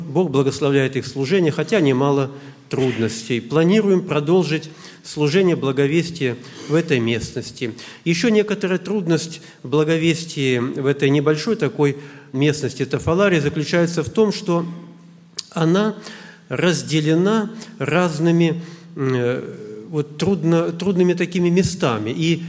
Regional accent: Siberia, Russia; мы тоже из Сибири здесь присутствуем

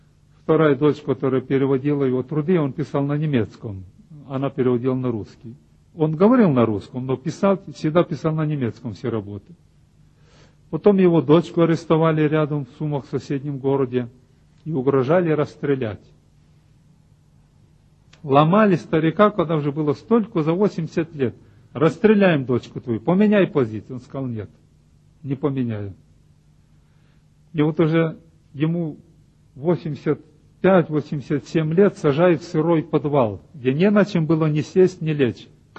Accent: Sumy Oblast, Ukraine; к нам на Украину, Сумскую область, вот откуда я родом

